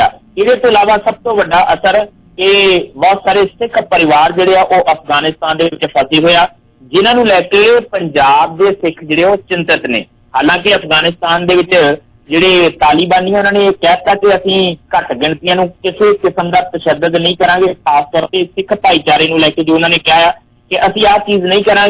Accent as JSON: {"language": "Punjabi", "region": "Punjab", "country": "India", "said": "ਦੁਆਬੇ ਵਾਲਿਆਂ ਨੂੰ ਮਾਫ ਕਰਨਾ, ਮੈਂ ਵੀ ਦੁਆਬੇ ਦਾ ਹੀ ਹਾਂ, ਪਰ ਦੁਆਬੇ ਵਾਲੇ ਸੁੱਖ ਰਹਿਣੇ ਹੋਏ ਹੋਏ ਆ।"}